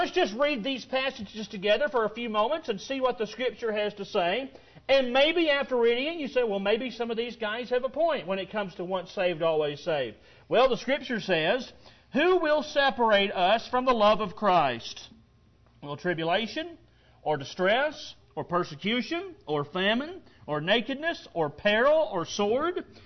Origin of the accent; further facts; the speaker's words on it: Arkansas, United States; I remember that a few years back in my hometown down in Arkansas where I grew up.